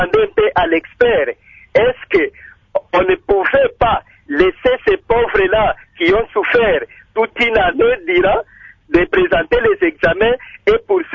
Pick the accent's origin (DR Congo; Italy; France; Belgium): DR Congo; ici chez nous au Congo, nous nous débrouillons, nos parents ont beaucoup souffert